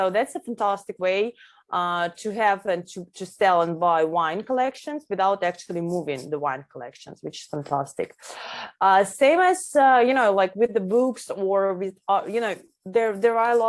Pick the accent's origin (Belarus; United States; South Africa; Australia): Belarus; English is a second language; you are from Belarus, so and I'm also from Belarus